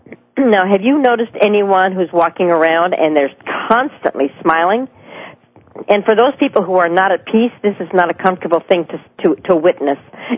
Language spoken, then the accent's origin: English; California, United States; also born or lived in Mount Shasta; now in Eugene, United States; I say up here because I came from the Bay Area originally via Mount Shasta, California.